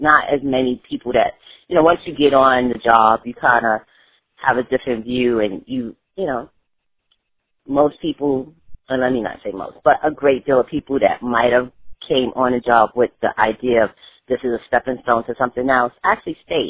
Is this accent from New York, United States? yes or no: yes; New York City, New York, United States; And, you know, growing up in East New York, now, you know, from East New York to Bushwick, if you have a car, it's nothing.